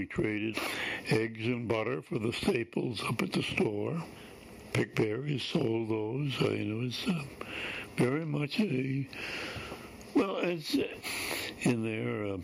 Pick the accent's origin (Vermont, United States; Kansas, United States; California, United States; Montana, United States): Vermont, United States; Glover; also born or lived in Eden; I was born in Eden, November 12, 1923. My dad died when I was four, so we ended up in Glover, where I was brought up and graduated from Barton Academy in 1941